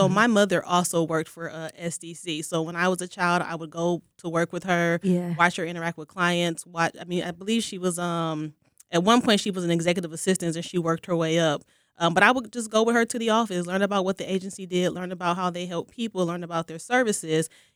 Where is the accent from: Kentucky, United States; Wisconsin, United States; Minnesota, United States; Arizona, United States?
Wisconsin, United States; Milwaukee; also born or lived in Chicago; So I was originally born in Chicago. I moved here when I was probably about four, but I'm pretty much from Milwaukee.